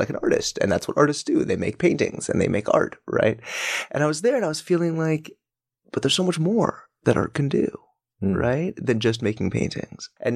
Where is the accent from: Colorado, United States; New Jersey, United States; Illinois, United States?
Colorado, United States; Denver; Yeah, I'm from Colorado. From Denver. And I lived there for most of my kind of childhood life.